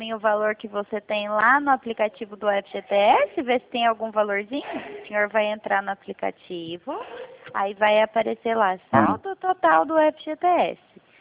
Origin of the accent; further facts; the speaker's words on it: Mogi Guaçu, São Paulo, Brazil; Eu sou do interior de São Paulo, da cidade de Mogi Guaçu.